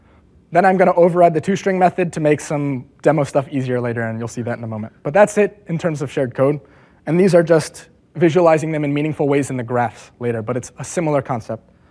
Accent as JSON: {"language": "English", "town": "Seattle", "region": "Washington", "country": "United States", "said": "I'm from the Seattle area."}